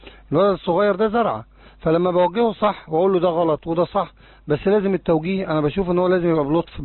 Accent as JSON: {"language": "Arabic", "country": "Egypt", "said": "زي ما بيقولوا عندنا في مصر على الجرح."}